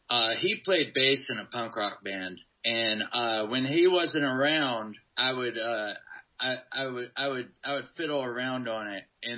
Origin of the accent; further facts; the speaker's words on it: Hillsborough, North Carolina, United States; In Hillsborough.